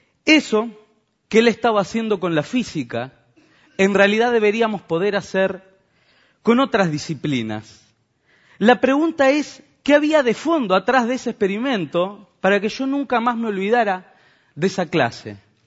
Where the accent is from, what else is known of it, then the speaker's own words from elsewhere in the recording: Salto, Uruguay; estaba a 15.000 kilómetros de mi casa, vengo de Salto